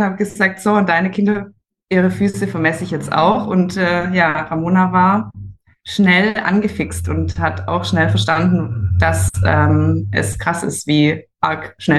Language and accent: German; Besigheim, Baden-Württemberg, Germany; Wir kommen aus Besigheim, oder ich. Bin hier in Besigheim aufgewachsen und habe zwei Kinder.